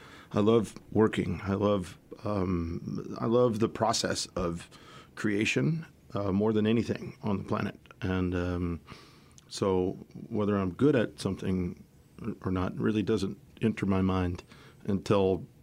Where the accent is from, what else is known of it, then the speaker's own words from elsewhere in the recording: San Antonio, Texas, United States; born there; And nobody knows where I'm from either. I was born in San Antonio, though.